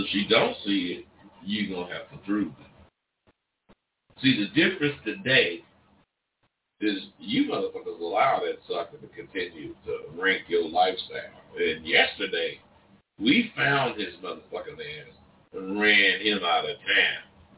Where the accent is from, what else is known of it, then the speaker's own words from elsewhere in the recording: California, United States; I'm from the Bay Area.